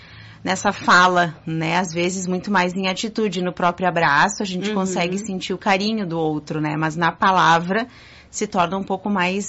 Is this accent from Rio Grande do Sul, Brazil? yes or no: yes; Caxias do Sul, Rio Grande do Sul, Brazil; also born or lived in Porto Alegre; Eu nasci em Porto Alegre por 6 meses, vamos dizer assim, lá. E depois a minha família veio para Caxias e até hoje estamos aqui.